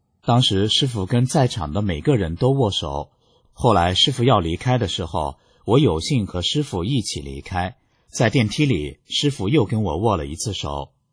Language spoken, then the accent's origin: Chinese; Hong Kong; 我说我是香港人